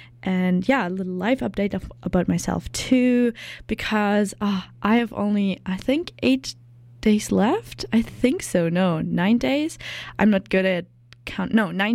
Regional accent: Germany; English is a second language; I'm from Germany and I'm the German intern here since 1st of November.

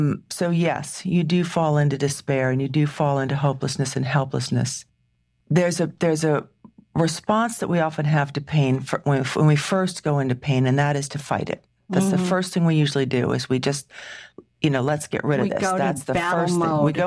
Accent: New England, United States; Now, I'm from New England. We do stoicism really well.

